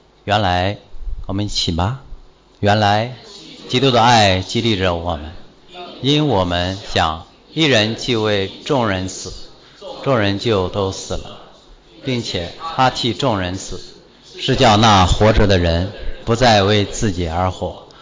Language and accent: Chinese; China; 因为我是一个中国人